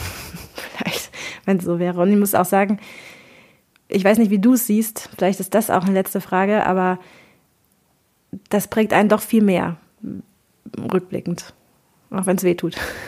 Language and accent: German; Cologne, North Rhine-Westphalia, Germany; Ich komme jetzt auch nicht aus dem Allgäu, sondern eher aus Köln und da heißt es anders.